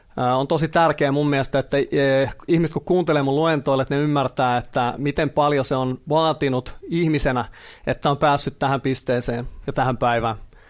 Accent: Helsinki, Uusimaa, Finland; born there; Eli olen syntynyt Helsingissä vuonna 1978 ja opiskellut täällä kasvatustieteiden maisteriksi.

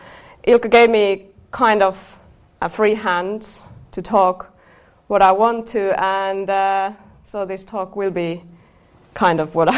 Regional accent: Sodankylä, Lapland, Finland; English is a second language; I'm from Lapland originally. I'm from Sodankylä, and my kind of dear home is a research center.

